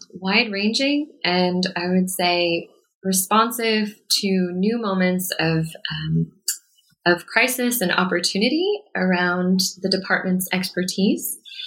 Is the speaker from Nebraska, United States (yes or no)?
yes; Nebraska, United States; So I was curious about issues related to my home state and region